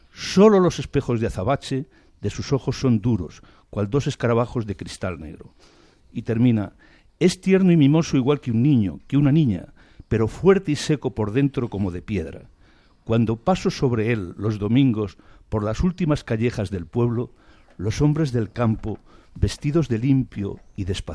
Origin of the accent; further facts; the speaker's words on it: Ciudad Real, Castilla-La Mancha, Spain; yo como manchego que soy, porque realmente nací en Ciudad Real y tengo y toda mi adolescencia la pasé en Ciudad Real